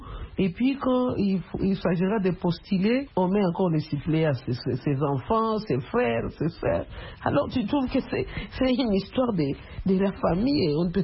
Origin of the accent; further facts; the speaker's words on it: DR Congo; chez nous, en RDC Congo